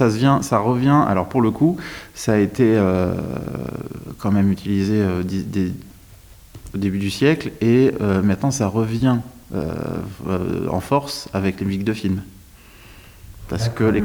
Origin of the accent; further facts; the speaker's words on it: Hauts-de-France, France; je suis ch'ti aussi. Donc, dans le Nord, il y a énormément, énormément d'harmonie.